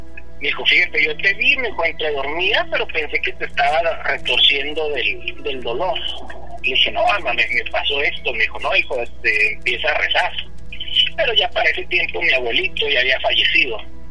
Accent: Torreón, Coahuila, Mexico; Pues, yo soy de Torreón, Coahuila. Me fui a la ciudad de Guadalajara para probar suerte, porque pues en Torreón no encontraba nada. Me fui con unos amigos que vivían en la ciudad de Guadalajara.

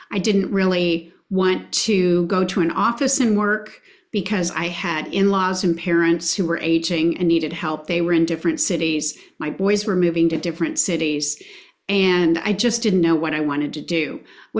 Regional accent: Indianapolis, Indiana, United States; also born or lived in California / Texas; now in Nashville, United States; I grew up in Indianapolis, Indiana, got married. My husband and I have lived in several different places, California, Texas, and now Nashville.

